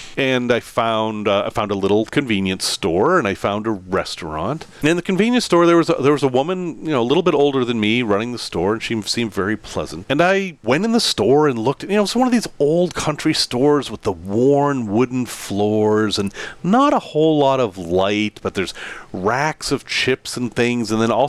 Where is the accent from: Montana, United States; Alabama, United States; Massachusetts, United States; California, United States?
Massachusetts, United States; Salem; also born or lived in West Virginia; I'm from Salem, Massachusetts. I'm going to Salem's College in Salem, West Virginia.